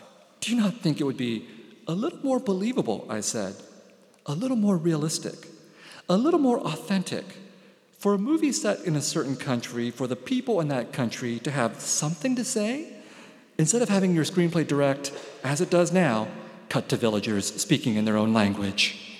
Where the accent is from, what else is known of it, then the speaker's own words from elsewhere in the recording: San Jose, California, United States; growing up in San Jose in the 1970s and 1980s, I was surrounded by the sense that this war hadn't ended for me either